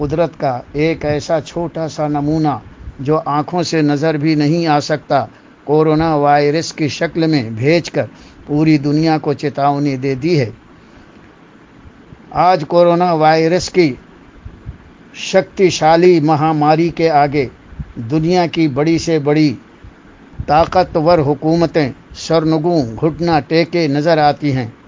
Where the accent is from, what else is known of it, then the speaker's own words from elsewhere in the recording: Nagpur, Maharashtra, India; नागपुर का रहने वाला हूँ। अपने देश हिंदुस्तान का मामूली नागरिक हूँ